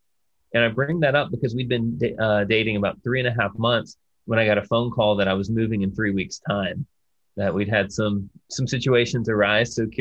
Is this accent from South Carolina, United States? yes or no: yes; Irmo, South Carolina, United States; So I was born and raised in Irmo, South Carolina, right outside of Columbia.